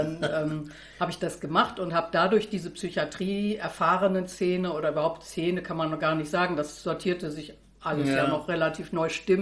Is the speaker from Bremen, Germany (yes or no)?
yes; Bremen, Germany; born or raised there; moved away as an adult; also born or lived in Göttingen